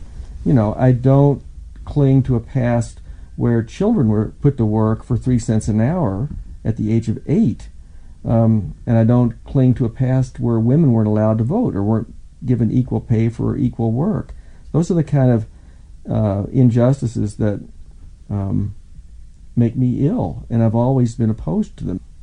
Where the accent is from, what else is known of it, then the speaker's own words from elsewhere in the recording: Kentucky, United States; I grew up in Kentucky, and Kentucky is very green, but very closed in.